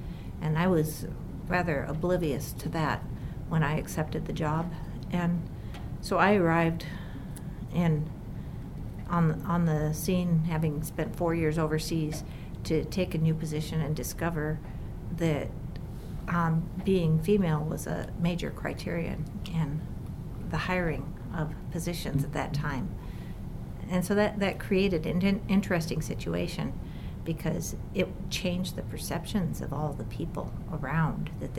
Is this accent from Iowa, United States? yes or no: yes; Iowa, United States; I grew up in northeast Iowa. So I grew up on a property that had hundreds of acres of woods.